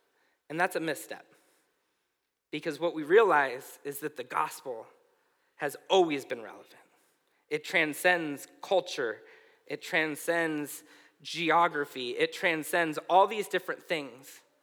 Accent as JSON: {"language": "English", "town": "Susanville", "region": "California", "country": "United States", "lives_now": "Southern California, United States", "said": "If I came down to Southern California and was still the Susanvillian that I was up from Northern California"}